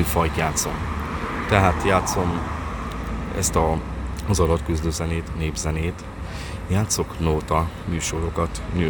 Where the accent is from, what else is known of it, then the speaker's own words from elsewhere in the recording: Transylvania, Romania; Tehát mint erdély képviselte, mint erdélyi prímás